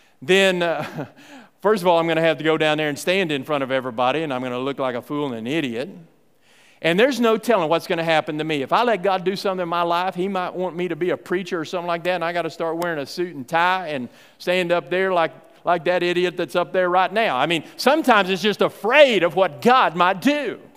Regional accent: Texas, United States; In fact, I grew up out in West Texas. My granddaddy had a farm, spent many, many days and nights on that farm, and what we had was a turn row.

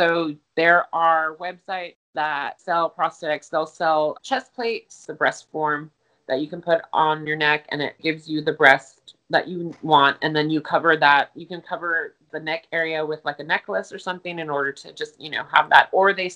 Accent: Del Rio, Texas, United States; now in Corpus Christi, United States; I'm originally from Del Rio, Texas, but moved to Corpus to get my education. Never left.

